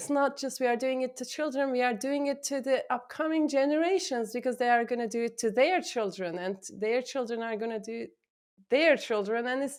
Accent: Turkey; Growing up in Turkey in a very rigid culture about what is what and what is allowed and a lot of shame attached to sex and gender issues

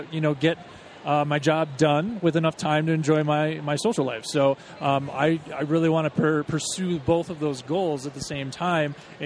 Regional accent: Michigan, United States; I'm actually from the Michigan area.

